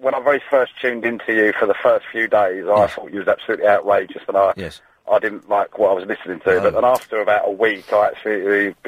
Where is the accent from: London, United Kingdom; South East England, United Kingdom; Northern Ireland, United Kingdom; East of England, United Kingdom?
London, United Kingdom; I'm from South London.